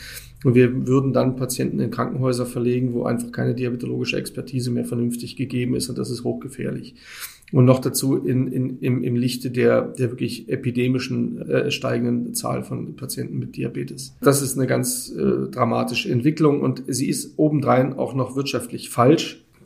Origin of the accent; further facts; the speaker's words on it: Berlin, Germany; accent: Bavarian; also born or lived in Munich; Ansonsten, ich bin in Berlin aufgewachsen, habe hier einige Jahre verbracht. Bin dann nach Baden-Württemberg gezogen, aufgrund des Berufs meines Vaters